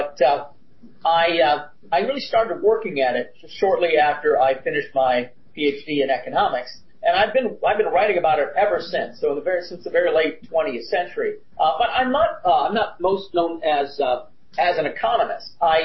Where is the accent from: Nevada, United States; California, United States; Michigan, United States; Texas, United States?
Michigan, United States; Cassopolis; I grew up in Cassopolis, Michigan.